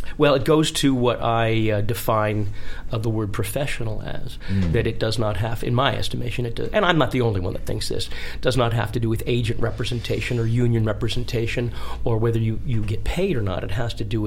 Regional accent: Lancaster, Pennsylvania, United States; But I was involved in community theater in my hometown of Lancaster, Pennsylvania, and initially enrolled in a little dance class.

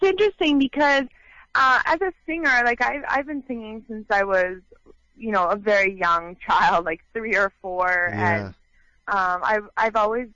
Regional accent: Vancouver, British Columbia, Canada; Born and raised in Vancouver, yeah.

